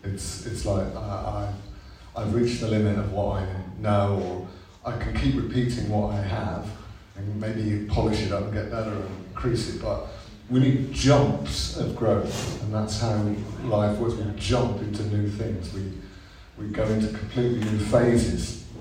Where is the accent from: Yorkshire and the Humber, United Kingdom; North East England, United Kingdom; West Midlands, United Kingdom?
West Midlands, United Kingdom; Birmingham; So, I'm from Birmingham, I shouldn't say that.